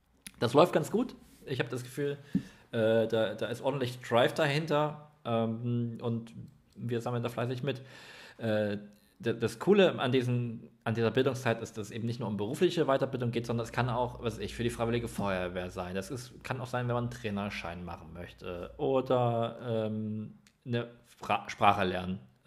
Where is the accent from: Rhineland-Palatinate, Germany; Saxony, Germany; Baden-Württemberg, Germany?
Saxony, Germany; Ich bin ja Sachse.